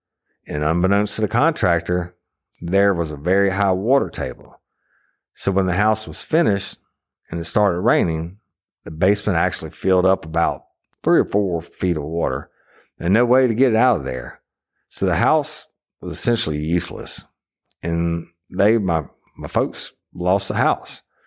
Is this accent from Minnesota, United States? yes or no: yes; White Bear Lake, Minnesota, United States; also born or lived in St. Paul; I grew up in St. Paul until I was probably 8 years old. And then we moved to a little called White Bear Lake, just maybe 8 to 10 miles north of St. Paul.